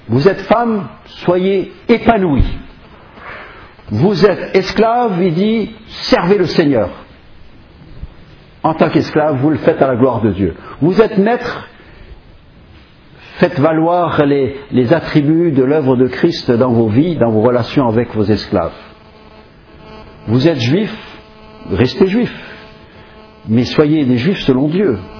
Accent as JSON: {"language": "French", "country": "United States", "said": "je peux le dire parce que je suis américain"}